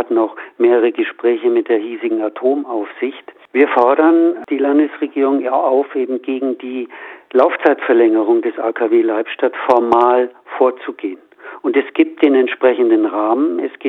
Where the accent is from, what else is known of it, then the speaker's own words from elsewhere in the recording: Germany; Aber wir als deutsche Bevölkerung sind eben betroffen